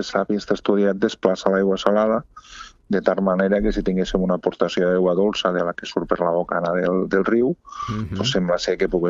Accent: Catalonia, Spain; Jo sempre he pensat que com a català voldria que no fos així.

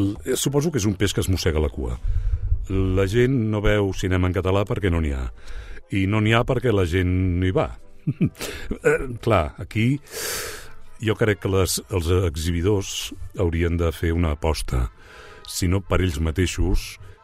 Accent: Morella, Valencian Community, Spain; Jo sóc d'origen valencià, sóc de Castelló, de Morella, i tenia relació amb companys actors de doblatge valencians

